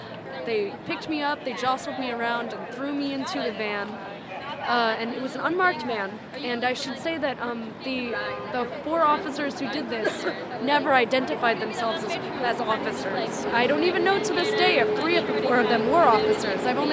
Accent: Washington, District of Columbia, United States; from Washington, D.C.

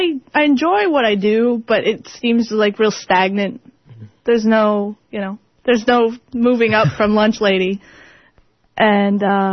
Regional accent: Japan; And I grew up in Japan, and I really want to go back, but I don't have the money

